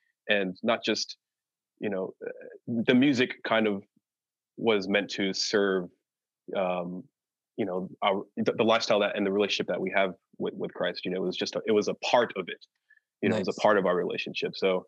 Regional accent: Englewood, New Jersey, United States; I grew up in Englewood, New Jersey, which is not too far from the big city in New York. And from the jump, I grew up in Jersey

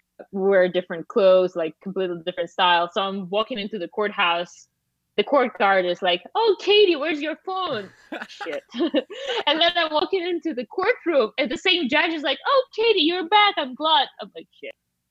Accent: Russia; Well, I'm from Russia.

